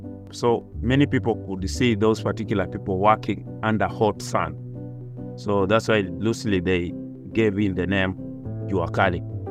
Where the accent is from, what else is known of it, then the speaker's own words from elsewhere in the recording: Kisumu, Kisumu County, Kenya; born there; I was born in Kenya, a place called Kisumu. Kisumu is from the capital city of Kenya. Is a 1 hour flight, and it's found on the western part of Kenya.